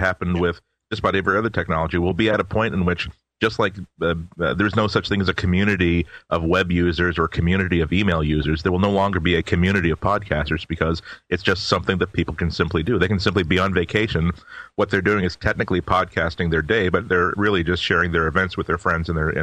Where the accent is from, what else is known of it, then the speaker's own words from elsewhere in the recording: Boston, Massachusetts, United States; now in Ottumwa, United States; Well, I'm from Boston, so gee, I live in here in Ottumwa, Iowa.